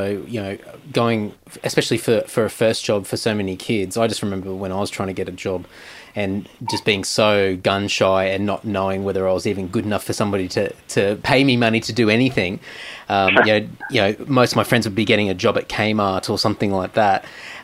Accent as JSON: {"language": "English", "town": "Redcliffe", "region": "Queensland", "country": "Australia", "tie": "born or raised there", "said": "I was growing up in Redcliffe in Queensland, and I worked in a local music store."}